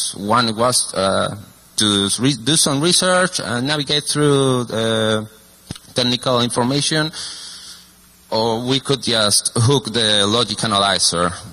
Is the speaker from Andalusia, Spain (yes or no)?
yes; Cadiz, Andalusia, Spain; I'm from Cadiz, and all that stuff, I'm not gonna talk again.